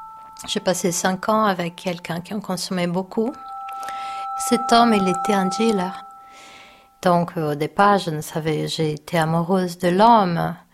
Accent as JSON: {"language": "French", "town": "Belo Horizonte", "region": "Minas Gerais", "country": "Brazil", "moved": "as an adult", "lives_now": "France", "said": "Je viens du sud-est du Brésil, Minas Gerais, Belo Horizonte. Je suis arrivée en France en novembre de 2005."}